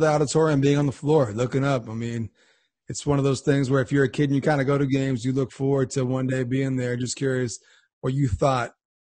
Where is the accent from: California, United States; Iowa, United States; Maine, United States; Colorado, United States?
Maine, United States; Fort Kent; I'm from Fort Kent, so it's like 30 miles away.